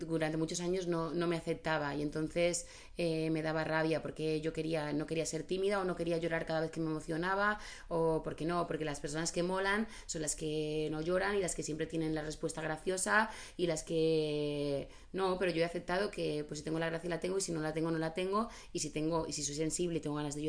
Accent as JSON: {"language": "Spanish", "town": "Barcelona", "region": "Catalonia", "country": "Spain", "tie": "born there", "said": "cuando yo nací en Barcelona, lo máximo cuando vivíamos allí"}